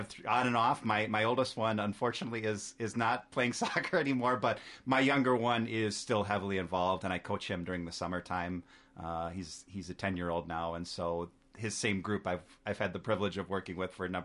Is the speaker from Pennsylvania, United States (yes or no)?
no; Rochester, Minnesota, United States; So I was born and raised in Rochester, Minnesota.